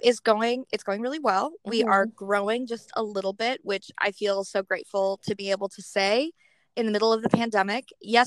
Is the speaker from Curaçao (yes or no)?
no; Milwaukee, Wisconsin, United States; moved away as an adult; now in Michigan, United States; No, I'm a Michigan transplant. Okay. I am from Milwaukee, Wisconsin originally.